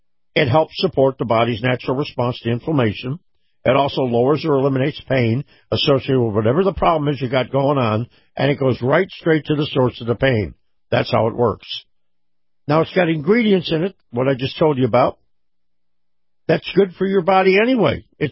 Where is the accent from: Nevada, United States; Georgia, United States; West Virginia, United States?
West Virginia, United States; Well, guess what? I'm from West Virginia.